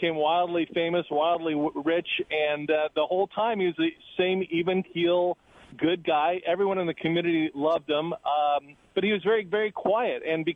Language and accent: English; Fullerton, California, United States; Well, I grew up in Fullerton like you did, and my dad worked as the head of research and development at Fender